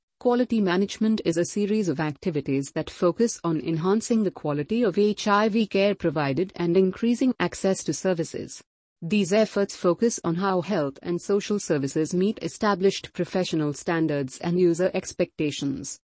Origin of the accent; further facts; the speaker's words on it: San Bernardino, California, United States; born there; I was born on September 1, 1965 in San Bernardino, California